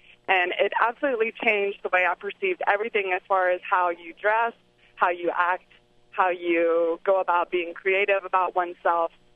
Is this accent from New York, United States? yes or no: no; South Carolina, United States; I just wanted to make note that I grew up in South Carolina, and we're obviously not as fashion savvy as some of the faster growing states.